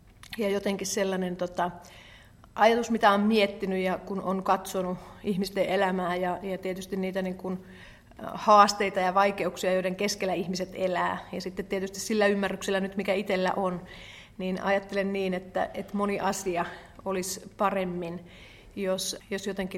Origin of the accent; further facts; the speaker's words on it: Mwanza, Tanzania; now in Finland; se on semmoisen niin kuin kyläkauppiaan, pienen kaupan kasvatti, ja sitten kun ne pienet kaupat on esimerkiksi, ne on siellä Tansaniassa, ne on ne suurimmat kaupat, tai siis meillä Muansassa